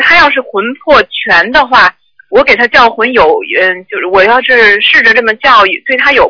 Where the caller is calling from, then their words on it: Melbourne, Victoria, Australia; 那个我是从墨尔本打来的